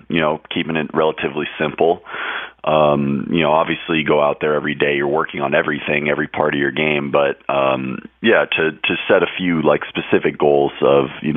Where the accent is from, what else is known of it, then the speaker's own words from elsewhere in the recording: California, United States; Well, it's funny because I am from Southern California, laid back, but my dad is from Queens as well